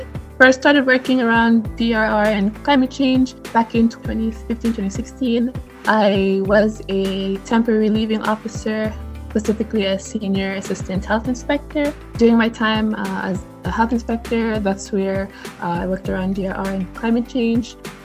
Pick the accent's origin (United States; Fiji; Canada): Fiji; Bautailevu; I am from Fiji, specifically from Bautailevu, with maternal links to Navatahula and Nita Siri.